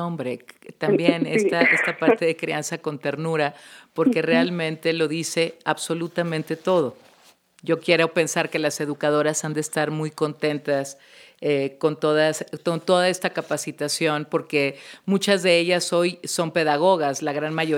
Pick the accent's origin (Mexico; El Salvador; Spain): Mexico; Monterrey, Nuevo León; Yo soy regia